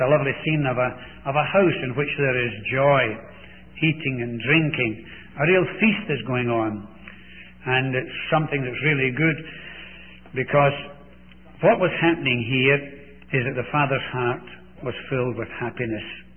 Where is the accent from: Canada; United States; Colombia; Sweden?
Canada; And so it's really good to go into a place as a Canadian.